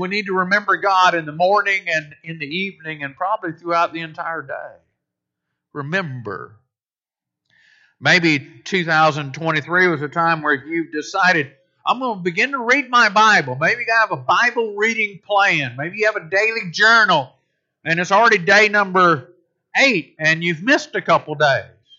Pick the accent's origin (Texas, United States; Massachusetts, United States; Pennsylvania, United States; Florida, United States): Florida, United States; For the first part of my life, I spent it growing up in Florida. We're about an hour away from Disney World.